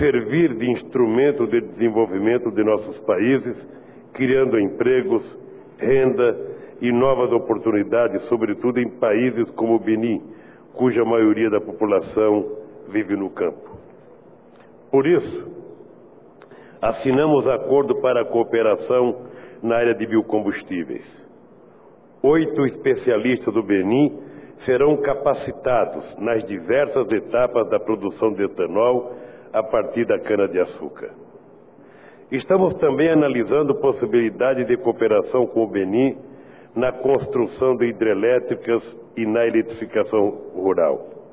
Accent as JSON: {"language": "Portuguese", "region": "Pernambuco", "country": "Brazil", "tie": "born there", "said": "me fizeram lembrar do Carnaval de Recife, capital do meu estado natal."}